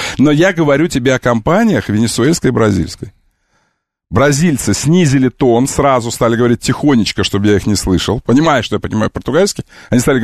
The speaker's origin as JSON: {"language": "Russian", "country": "Russia", "said": "как только они узнали, что я из России, они развернулись и ушли."}